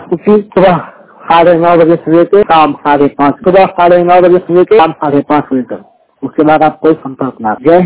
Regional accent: Begusarai, Bihar, India; सीधा बेगूसराय बिहार के रहने वाला हूँ।

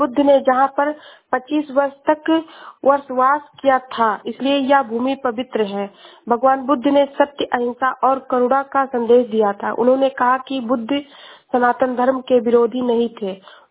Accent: Shravasti, Uttar Pradesh, India; मैं जिला श्रावस्ती से हूँ।

